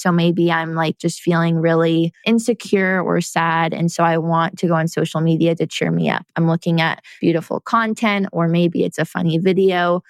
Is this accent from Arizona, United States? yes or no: no; Lake Tahoe, California, United States; growing up in Lake Tahoe, I was very used to as a kid being outside all the time.